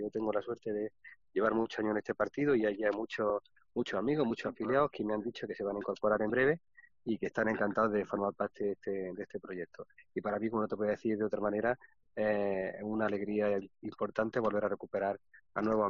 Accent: Granada, Andalusia, Spain; Me da mucha pena, como granadino, ver el rumbo que tiene la Diputación Provincial en los últimos años

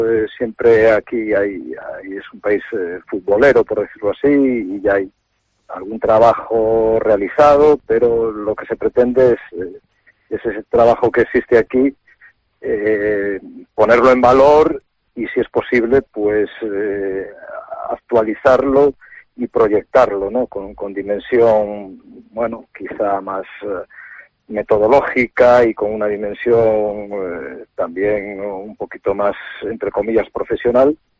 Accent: Spain; lo que somos los entrenados españoles

